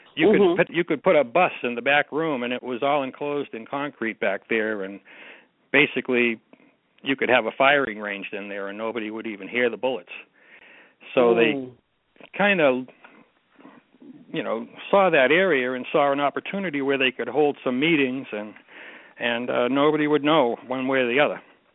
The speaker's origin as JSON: {"language": "English", "town": "Dorchester", "region": "Massachusetts", "country": "United States", "tie": "born there", "said": "I was born in Dorchester, Massachusetts. The same neighborhood that the Wahlbergs came from, but unfortunately they left."}